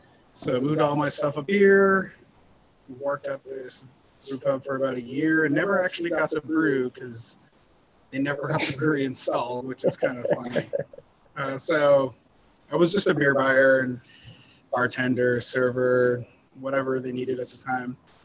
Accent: Los Angeles, California, United States; But I'm originally from Los Angeles, mechanical engineer by trade

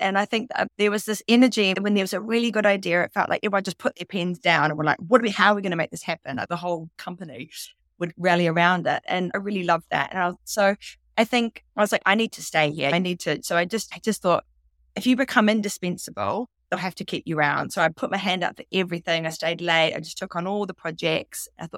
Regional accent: New Zealand; also born or lived in Sydney, Australia; I was born in Sydney, so I should probably just confess that. But came to New Zealand when I was very young, about 3.

